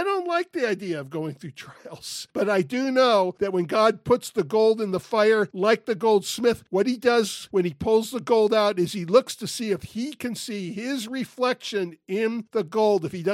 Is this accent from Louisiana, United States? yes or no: no; California, United States; also born or lived in Florida; I was born in Florida. I grew up in California, not far from the ocean.